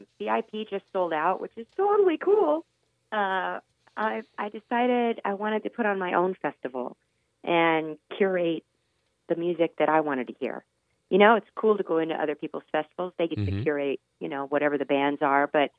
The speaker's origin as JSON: {"language": "English", "town": "Clearwater", "region": "Florida", "country": "United States", "tie": "born or raised there", "said": "It's about an hour south of my hometown of Clearwater, St. Petersburg."}